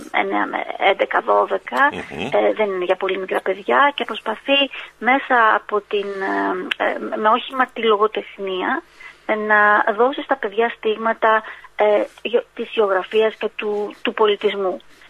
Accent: Larissa, Thessaly, Greece; για μένα που είμαι Λαρισαία και είμαι σε αυτή την πόλη

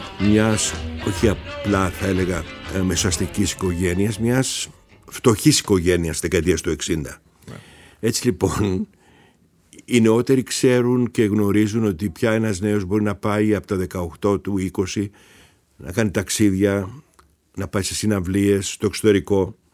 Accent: Greece; Μεγαλώνοντας στην Ελλάδα τη δεκαετία του 60

